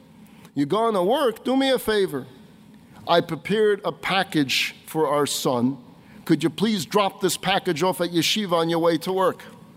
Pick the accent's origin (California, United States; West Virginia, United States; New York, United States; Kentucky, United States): New York, United States; This is something we kids did growing up in Crown Heights.